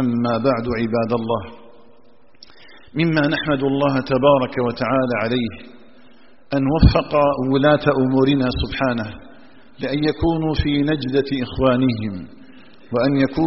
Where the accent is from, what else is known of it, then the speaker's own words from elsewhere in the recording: Algeria; اللهم اجعل بلادنا الجزائر آمنة مطمئنة